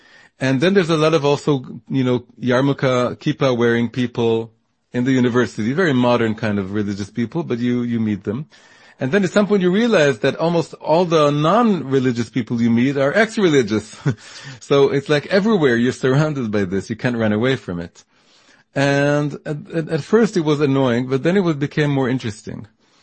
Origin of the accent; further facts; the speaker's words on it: Tel Aviv, Tel Aviv District, Israel; now in Jerusalem, Israel; I came back and I moved to Jerusalem. I grew up in Tel Aviv, but I moved to Jerusalem